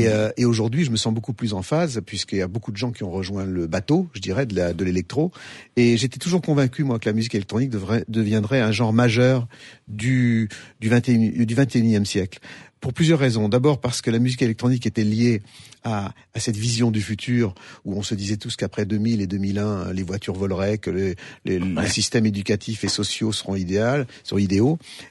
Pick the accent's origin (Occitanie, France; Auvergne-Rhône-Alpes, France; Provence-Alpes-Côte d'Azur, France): Auvergne-Rhône-Alpes, France; Lyon; en tant que Lyonnais, je ne peux que souscrire